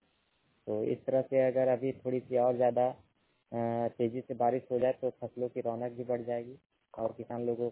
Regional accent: Hazaribagh, Jharkhand, India; मैं हजारीबाग के 14% से हूँ।

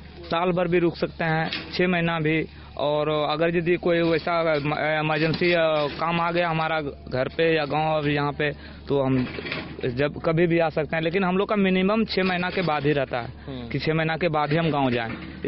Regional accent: India; हम लोग हिंदी वाला है, हम लोग वहाँ पे जाते हैं

